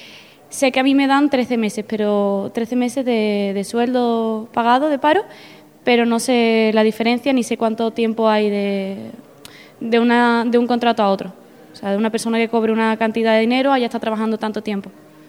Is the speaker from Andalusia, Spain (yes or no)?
yes; Seville, Andalusia, Spain; Vengo de Sevilla, de la parte así más llamativa, más flirtera de allí del sur.